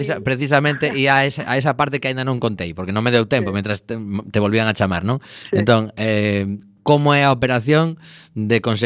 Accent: A Coruña, Galicia, Spain; eu teño que dicir que son de Coruña, que levo aquí 44 anos

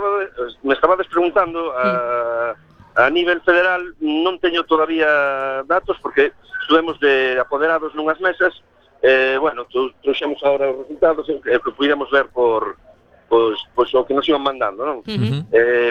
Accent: Ferrol, Galicia, Spain; Eu estou especialmente contento porque son ferrolán

